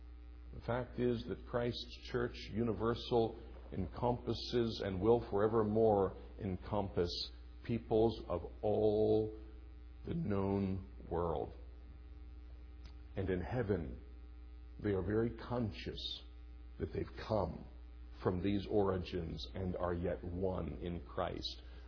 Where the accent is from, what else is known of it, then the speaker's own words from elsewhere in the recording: United States; and I'm an American, there's no two ways about that, and I thank God that I am, and I'm a patriotic citizen